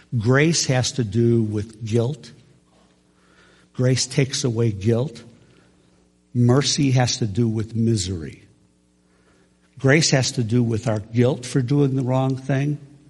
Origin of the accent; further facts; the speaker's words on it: Minnesota, United States; We're from Minnesota, and Minnesotans know how to be nice.